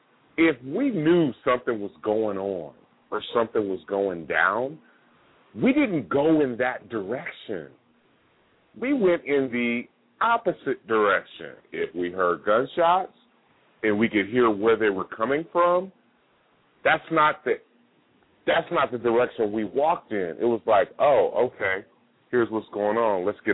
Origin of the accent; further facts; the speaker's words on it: Oakland, California, United States; now in Georgia, United States; I'm living in Georgia. I'm from Oakland, California. Very rough town.